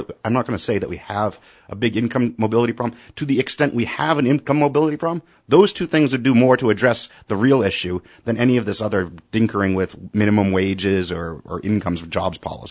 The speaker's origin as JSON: {"language": "English", "town": "Boston", "region": "Massachusetts", "country": "United States", "said": "Now, I'm from Boston originally."}